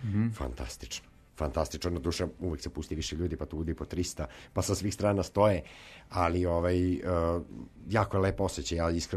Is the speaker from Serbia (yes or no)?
yes; Serbia; ja sam iz Srbije